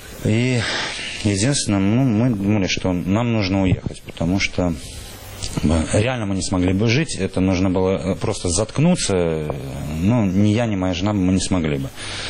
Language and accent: Russian; Tashkent, Uzbekistan; moved away; also born or lived in Simferopol; Жил я в Симферополе со своей семьей. Изначально я вообще с Узбекистана. Родился в Ташкенте, жил в Ташкенте.